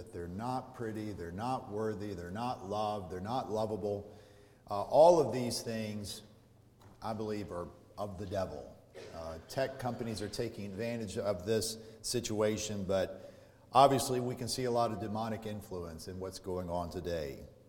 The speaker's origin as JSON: {"language": "English", "country": "United States", "said": "I'm an American. I stand out like a sore thumb."}